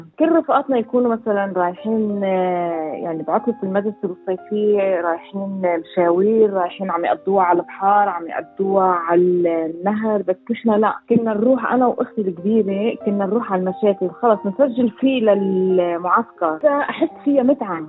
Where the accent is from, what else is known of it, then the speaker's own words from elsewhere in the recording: Tartus Governorate, Syria; moved away as an adult; now in Australia; أنا أصلي سوري من محافظة طرطوس. جيت على أستراليا كزواج من 1998. استقرينا هاني بأستراليا.